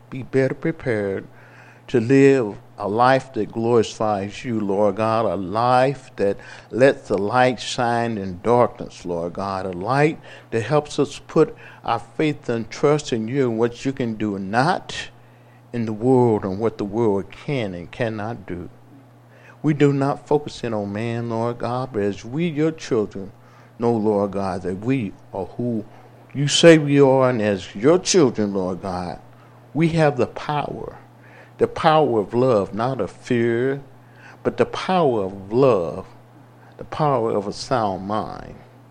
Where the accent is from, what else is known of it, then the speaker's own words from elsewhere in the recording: Illinois, United States; I remember growing up living through some dangerous times as a young black man, young black boy growing up in the South, in Southern Illinois.